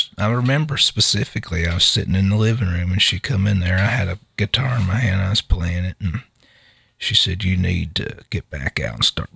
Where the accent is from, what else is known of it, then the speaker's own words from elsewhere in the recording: Glasgow, Kentucky, United States; No, I'm from Barron County.